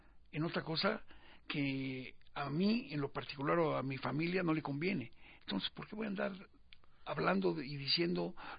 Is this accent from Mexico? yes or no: yes; Mexico; Porque soy mexicano y porque me molesta muchísimo que con el poder económico que tiene este país no hagamos nada.